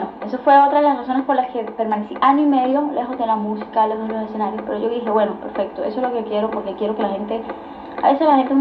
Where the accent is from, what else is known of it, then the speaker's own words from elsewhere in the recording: Barranquilla, Atlántico, Colombia; Mira, yo me vine de Barranquilla.